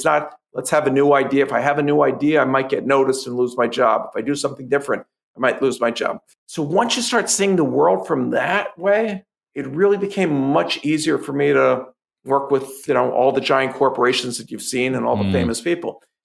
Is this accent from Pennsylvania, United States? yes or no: yes; Philadelphia, Pennsylvania, United States; I grew up in Philadelphia. We had three reading groups in first grade.